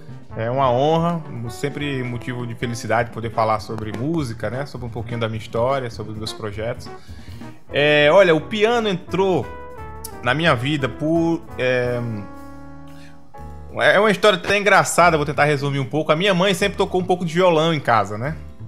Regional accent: Cruz do Espírito Santo, Paraíba, Brazil; Eu sou do interior da Paraíba, sou de Cruz do Espírito Santo, que fica próximo a João Pessoa.

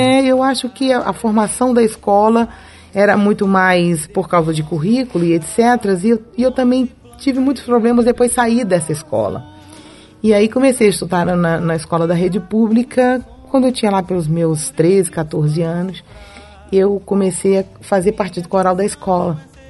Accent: Brasília, Federal District, Brazil; also born or lived in Fortaleza; eu nasci em Fortaleza e fui só em Fortaleza para nascer. Praticamente, eu sou brasiliense, cheguei aqui em 64. Meu pai e minha mãe eram pioneiros para construir Brasília, né?

